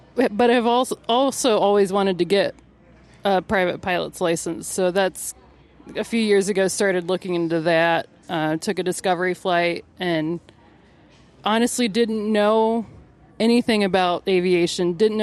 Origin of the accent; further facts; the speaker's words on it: Michigan, United States; met a mother and daughter from Michigan, and I'm from Michigan, just by happenstance at lunch.